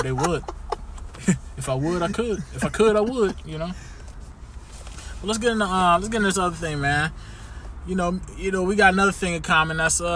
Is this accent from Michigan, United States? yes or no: yes; Detroit, Michigan, United States; I'm from Detroit, man.